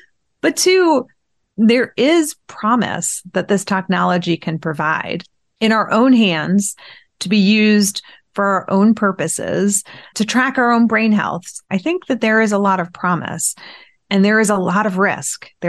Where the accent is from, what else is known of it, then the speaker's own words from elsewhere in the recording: United States; I'm Iranian American.